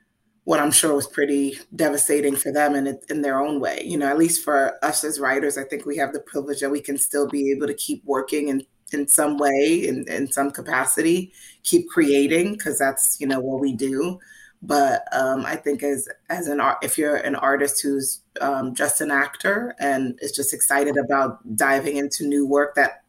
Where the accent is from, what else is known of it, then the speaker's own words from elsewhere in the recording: New York City, New York, United States; look, I'm a New Yorker, so I'm just like, pessimism is in my, you know, blood